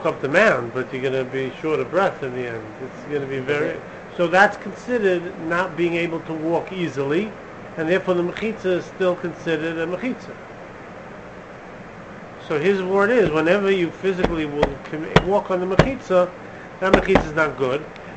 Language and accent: English; Brooklyn, New York, United States; I'm from Brooklyn, so I think... I think of like my Sheepshead Bay, at Manhattan Beach.